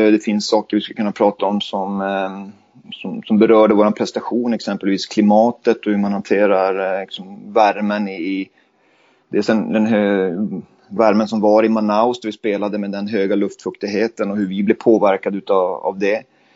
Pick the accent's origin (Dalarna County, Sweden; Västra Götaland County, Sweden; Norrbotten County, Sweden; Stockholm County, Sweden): Norrbotten County, Sweden; Luleå; så flyttade vi sen hem till Luleå där jag bor, och det är min hemstad.